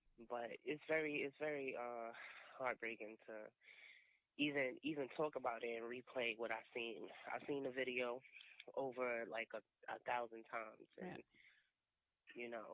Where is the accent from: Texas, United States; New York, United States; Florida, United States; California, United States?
New York, United States; Brooklyn; I never lived on Staten Island. I'm from Brooklyn.